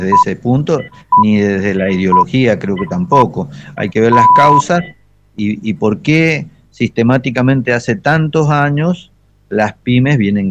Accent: Argentina; no nos podemos concebir como argentinos

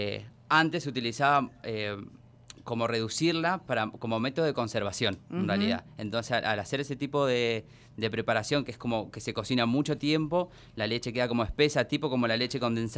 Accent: Zapala, Neuquén, Argentina; Bueno, yo soy cocinero, soy de acá de Zapala, nací acá en Zapala, estudié en Neuquén.

